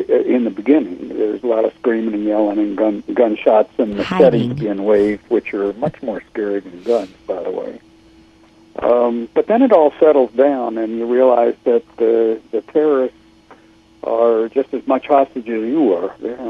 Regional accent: Baltimore, Maryland, United States; moved away as an adult; also born or lived in Ann Arbor / Philadelphia / Washington, D.C. / Edmonton; now in Tucson, United States; Lived in Baltimore until I was about 34 or so, and moved to Philadelphia, then back to Washington, D.C., and spent most of the last 20 to 30 years of my life in Edmonton, Alber

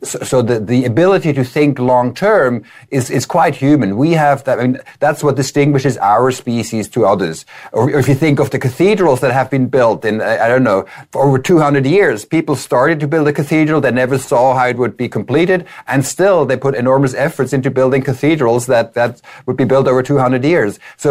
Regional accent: Switzerland; I come from Switzerland, for example. That's where I grew up.

